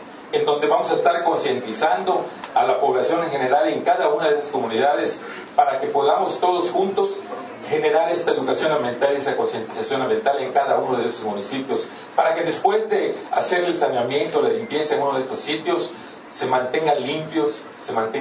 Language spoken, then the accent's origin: Spanish; Yucatán, Mexico; Entonces entendí como funcionario federal y como yucateco comprometido lo que tenemos que estar haciendo todos y cada uno de los días.